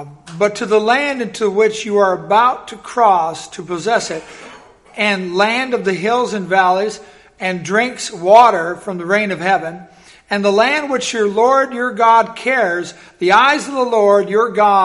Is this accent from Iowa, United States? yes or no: yes; Iowa, United States; And he came up to Iowa on a mission trip, my home state.